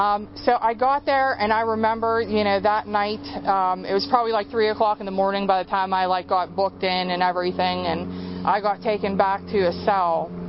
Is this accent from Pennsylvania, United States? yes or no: yes; McKees Rocks, Pennsylvania, United States; My parents were both addicts, and I grew up in McKees Rocks in Pittsburgh.